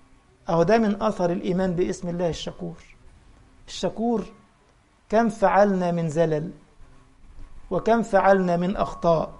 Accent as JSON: {"language": "Arabic", "country": "Egypt", "said": "دخلوا على قرية في بلدنا مصر مش هقول اسمها"}